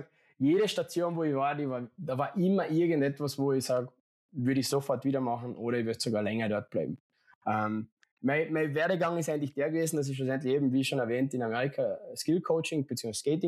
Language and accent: German; Austria; als Österreicher im Hockeyland Schweden habe ich gekriegt